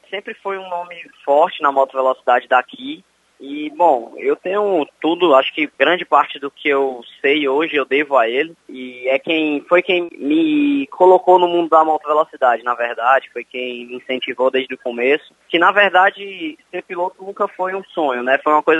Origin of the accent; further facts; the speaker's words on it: Maranguape, Ceará, Brazil; also born or lived in Fortaleza; eu moro em Maranguape minha vida inteira, na verdade. Meu pai é do Rio Grande do Norte, mas eu nasci em Fortaleza, mas sempre morei em Maranguape, desde sempre.